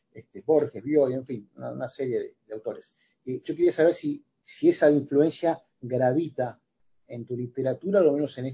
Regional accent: Argentina; moved away; Porque los argentinos, por lo general, y lo ves ahora actualmente, por lo general pensamos en libros de cuentos

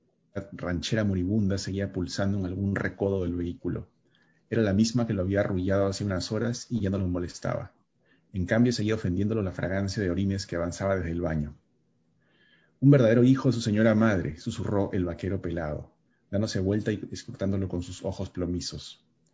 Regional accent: Lima, Peru; es un libro que salió en el Perú, en Lima, de donde yo soy originalmente

